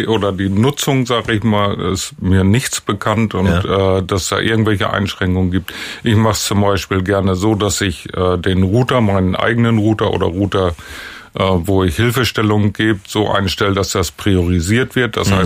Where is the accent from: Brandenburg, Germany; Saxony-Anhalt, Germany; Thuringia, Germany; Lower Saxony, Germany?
Lower Saxony, Germany; Bad Bevensen; Also ich komme aus Bad Bevensen, wir haben ca. 9000 Einwohner